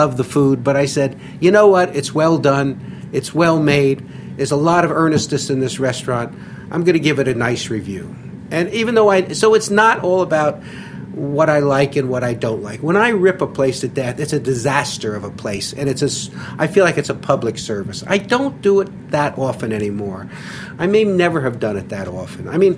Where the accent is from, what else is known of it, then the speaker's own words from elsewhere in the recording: Philadelphia, Pennsylvania, United States; I'm from Philadelphia where everybody rips everything